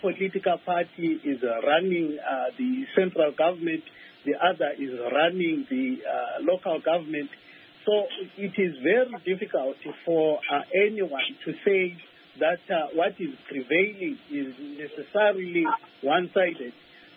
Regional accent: Murewa, Mashonaland East, Zimbabwe; we are Zimbabweans. I come from Murewa. From Murewa, this is what I can do in my community.

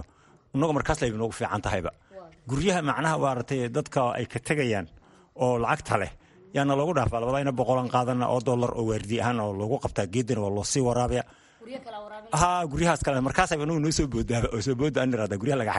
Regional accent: Kelafo, Somali Region, Ethiopia; Qalaafe ayaan ka imid birimadii hore, lug baanan aga imid

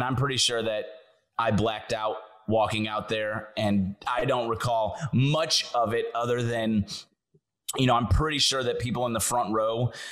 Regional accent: St. Louis, Missouri, United States; born there; I was born in St. Louis, Missouri.

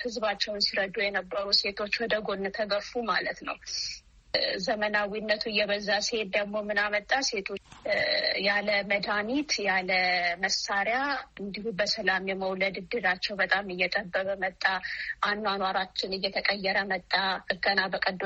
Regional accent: Ambo, Oromia, Ethiopia; also born or lived in Ginde Beret; የተወለድኩት በምዕራብ ሸዋ ዞን ግንደበረት ወረዳ ውስጥ ነው። ያደግኩት ደግሞ አምቦ ከተማ ነው።

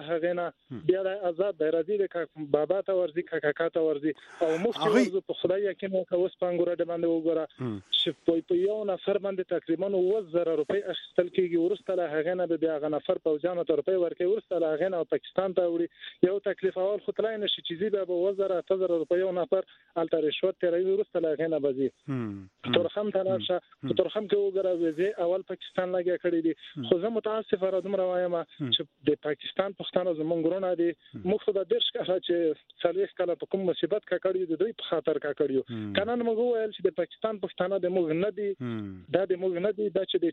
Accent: Paktika, Afghanistan; زه د پکتیکا یم

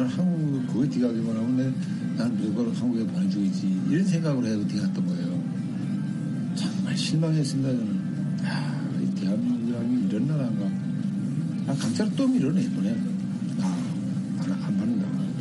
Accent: North Korea; 내 고향의 이름을 따서 그래서 우리 탈북자들이나 우리 북경 와서 내가 들려와가지고 우리 회사 와가지고

